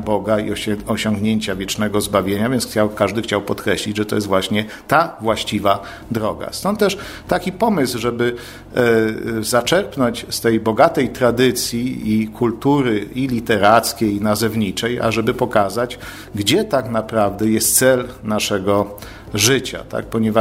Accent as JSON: {"language": "Polish", "region": "Opole Voivodeship", "country": "Poland", "said": "Ja akurat pochodzę z diecezji opolskiej"}